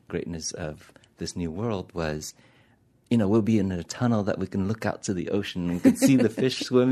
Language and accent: English; Vietnam; now in United States; But still, every little thing for me was a new experience of something radically different than what we had growing up in Vietnam.